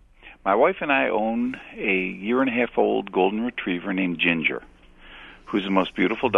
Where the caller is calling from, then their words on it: Buffalo, New York, United States; I'm calling from Buffalo, New York.